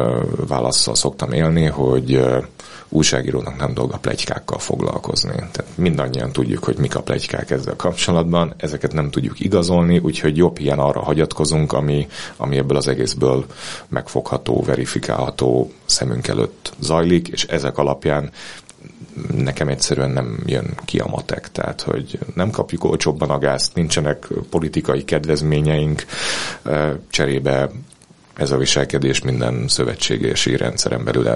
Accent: Hungary; Sok éves tapasztalatom, hogy magyarként elvetődök bárhová a világban

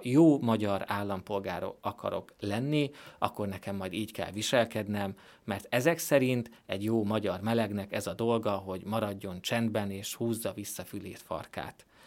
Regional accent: Hungary; lehet, hogy magyarnak születtem, de a hatalom szerint én így nem lehetek jó magyar

